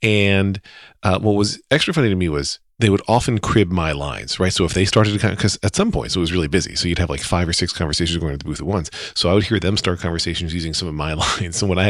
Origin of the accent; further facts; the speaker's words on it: Louisiana, United States; I'm from Louisiana. I'm like, we put the easy in Louisiana.